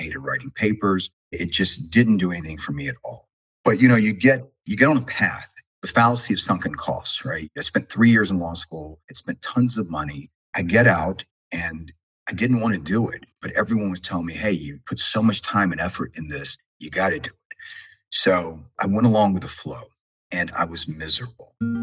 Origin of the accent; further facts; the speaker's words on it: Savannah, Georgia, United States; I'm from Savannah, Georgia. I grew up in and around Savannah. And when I graduated from high school, I couldn't wait to leave.